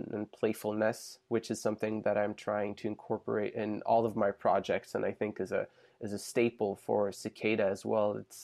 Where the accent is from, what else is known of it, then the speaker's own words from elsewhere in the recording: Sweden; moved away as an adult; now in Montreal, Canada; I've only lived in Montreal for just over 3 years now. And as I mentioned before, I lived in Sweden, or I grew up in Sweden and lived there up until a few years ago.